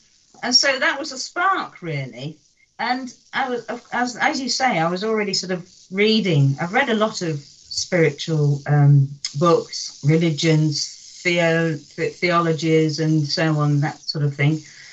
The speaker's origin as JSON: {"language": "English", "town": "Harrogate", "region": "Yorkshire and the Humber", "country": "United Kingdom", "tie": "born or raised there", "also_born_or_lived": "Sheffield", "said": "Well, as you said, I live in Yorkshire, so I am a Yorkshire lass, and I was born in Sheffield, where I've come back to. And my family was pretty good. I'm one of five siblings, and we grew up in Harrogate."}